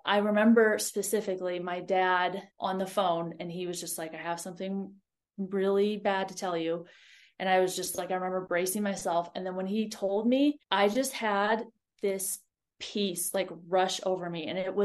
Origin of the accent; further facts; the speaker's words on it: Ohio, United States; I grew up in Ohio, like flat Ohio.